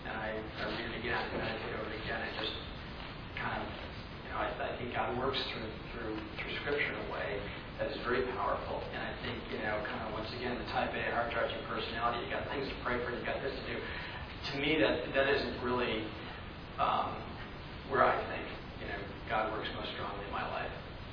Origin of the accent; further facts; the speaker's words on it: Midwest, United States; And she was from New York, and I was from the Midwest